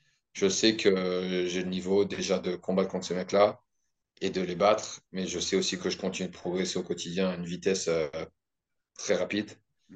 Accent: the Alps, France; now in New Zealand; la Suisse, c'est pas loin de là où ma famille vit en France. Je viens des Alpes de base.

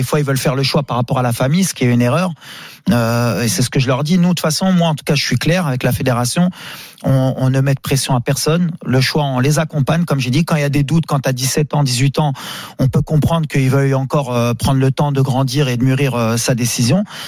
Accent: France; J'ai grandi en France, je suis né en France.

